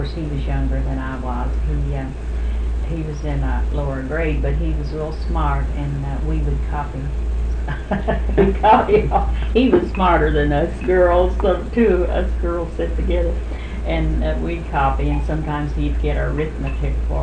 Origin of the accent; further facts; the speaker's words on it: Greenup, Kentucky, United States; born there; Well, I was born in Greenough County, Greenough, Kentucky